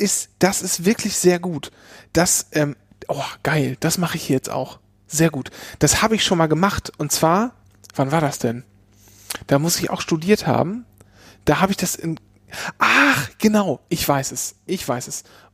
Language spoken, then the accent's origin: German; Lower Saxony, Germany; in meinem Heimatdorf in Ostfriesland